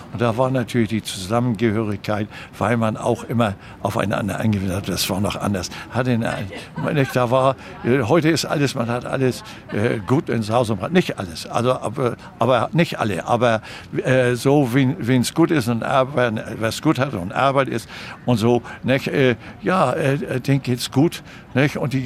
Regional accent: Hamburg, Germany; Und ich bin waschechter Hamburger in der dritten Generation.

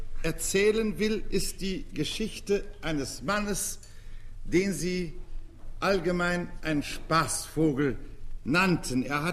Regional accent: Görlitz, Saxony, Germany; born there; Ich bin in Görlitz geboren und Görlitz liegt an der Neiße.

